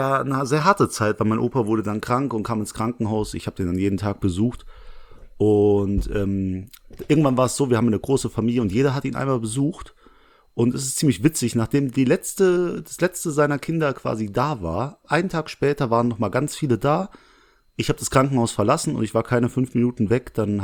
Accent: Langweiler, Germany; Ich bin ja hier aufgewachsen in Langweiler, da wohne ich.

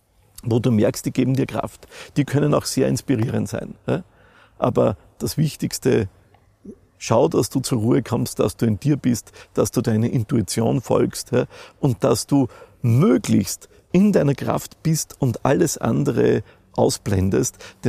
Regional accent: Austria; Bei uns in Österreich

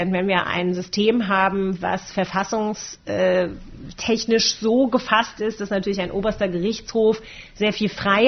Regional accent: Germany; ich bin in einer Generation aufgewachsen hier in Deutschland

